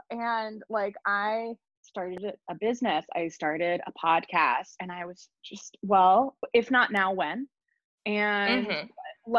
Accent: Connecticut, United States; I grew up in Connecticut, so like an hour outside the city.

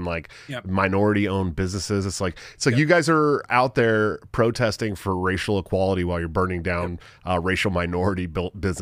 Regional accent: Oakland, California, United States; I grew up in Oakland, dude.

